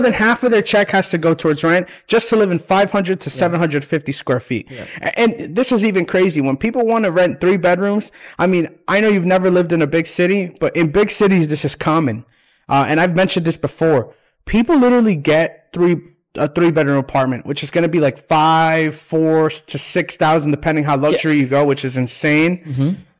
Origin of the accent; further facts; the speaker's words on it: New York City, New York, United States; I'm originally from New York. So New York City